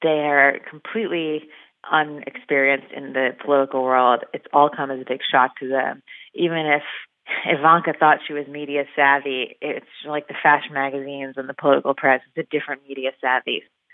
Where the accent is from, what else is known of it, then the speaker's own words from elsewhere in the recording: New York, United States; I remember, I'm from New York, and I used to work at the New York Post